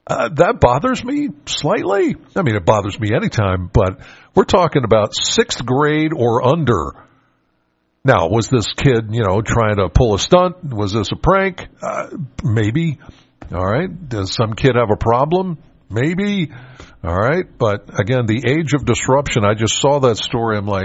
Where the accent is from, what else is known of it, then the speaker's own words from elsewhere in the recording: Penns Valley, Pennsylvania, United States; Now, Scott here, I'm from Penns Valley.